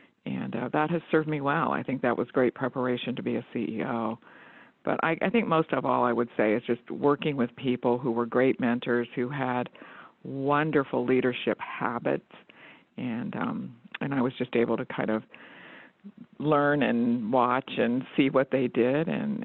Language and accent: English; Ohio, United States; now in Georgia, United States; I actually am a transplant to Georgia. I'm originally from Ohio.